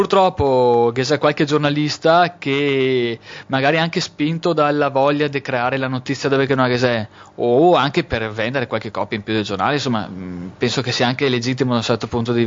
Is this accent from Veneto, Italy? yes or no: yes; Valdagno, Veneto, Italy; moved away; vengo da Valdagno, provincia di Vicenza, anni purtroppo che non abito più là, però i miei genitori sono nati su una contrada